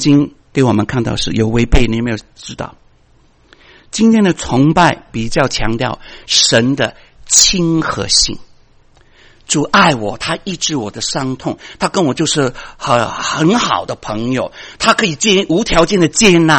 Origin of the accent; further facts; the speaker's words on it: Guangdong, China; 就像我们广东人说啊叉叉，口气大得不得了。